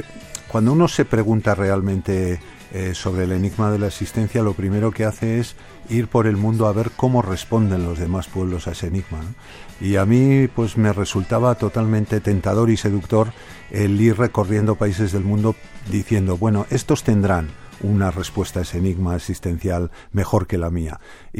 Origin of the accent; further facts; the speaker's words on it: Basque Country, Spain; Yo soy Ibarrés, pero soy profundamente guipuzcoano y me enorgullezco de mi condición guipuzcoana.